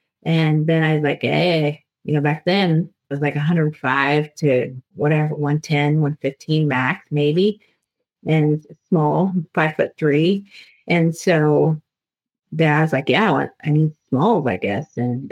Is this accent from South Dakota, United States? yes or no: yes; Belfry, South Dakota, United States; I grew up in South Dakota, Belfry, South Dakota.